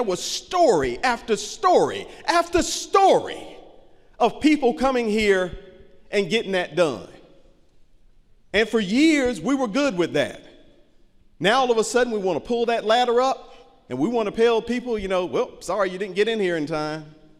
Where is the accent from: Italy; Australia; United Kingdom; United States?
United States; And that is heartbreaking for me as an American.